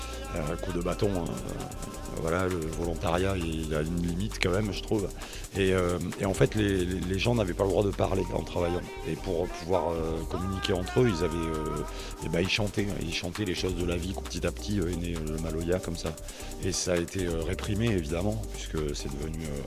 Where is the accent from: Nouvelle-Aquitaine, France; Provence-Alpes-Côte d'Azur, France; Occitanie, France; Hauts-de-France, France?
Nouvelle-Aquitaine, France; now in Réunion, France; Moi, je suis originaire du Lot-et-Garonne, et puis je suis parti m'exiler à La Réunion